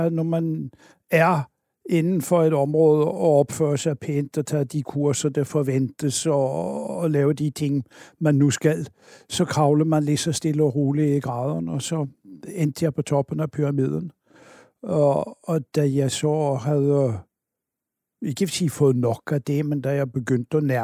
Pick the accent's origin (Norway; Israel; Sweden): Norway; Oslo; Danish is a second language; moved away as an adult; Jeg kommer oprindeligt fra Oslo, og jeg blev student deroppe.